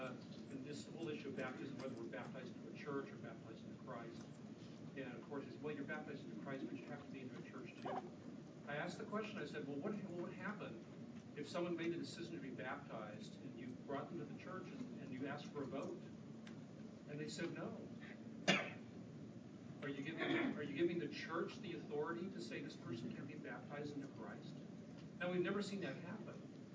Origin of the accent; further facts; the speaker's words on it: Battleground, Washington, United States; I'm from Battleground.